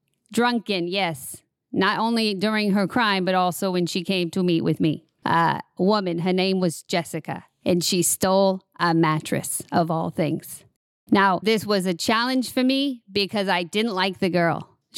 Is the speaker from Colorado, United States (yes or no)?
no; Massachusetts, United States; Near Boston.